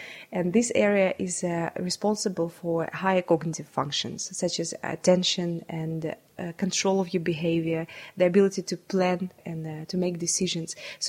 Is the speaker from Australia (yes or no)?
no; Saint Petersburg, Russia; so I have a PhD in neuroscience. I was born and brought up in St. Petersburg. I first went to university in St. Petersburg for 5 years.